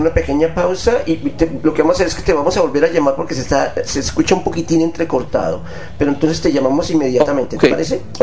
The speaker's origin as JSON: {"language": "Spanish", "country": "Colombia", "said": "por como los conoces nosotros como colombianos"}